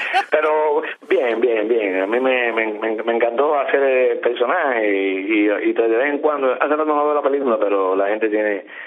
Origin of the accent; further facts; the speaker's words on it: Havana, Cuba; born there; yo nací en Santo Suárez e involucioné a Mantilla, como dicen